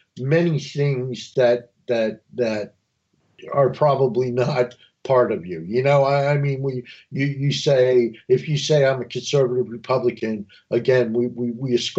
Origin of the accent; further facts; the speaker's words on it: United States; we were always proud to be Americans.